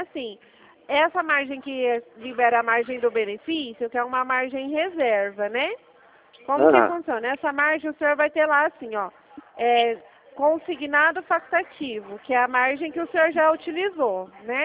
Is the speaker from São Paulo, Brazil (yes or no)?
yes; Presidente Prudente, São Paulo, Brazil; eu sou aqui da cidade de Presidente Prudente.